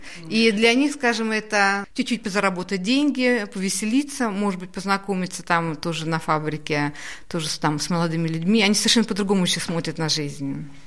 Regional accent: Naberezhnye Chelny, Tatarstan, Russia; я сама в детстве жила на Набережных Челнах, КамАЗ.

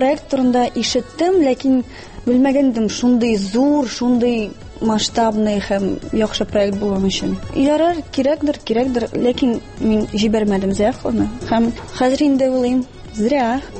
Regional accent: Kazan, Tatarstan, Russia; now in Moscow, Russia; Мин горурланып әйтәм, мин татар кызы һәм Татарстанда мин бит бер үзем генә түгел, Казаннан.

